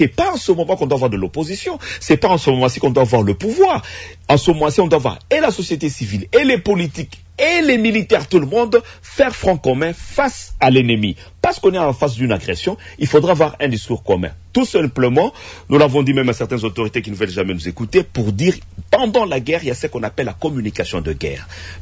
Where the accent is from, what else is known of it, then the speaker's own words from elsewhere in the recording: Goma, North Kivu, DR Congo; Parce que moi, je suis de Goma, je viens de Goma.